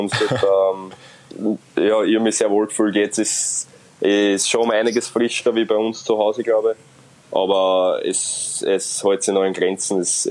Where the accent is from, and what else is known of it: Austria